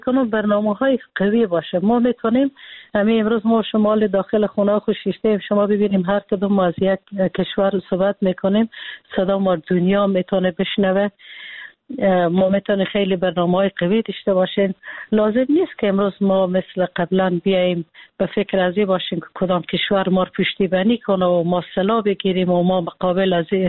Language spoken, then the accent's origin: Persian; Afghanistan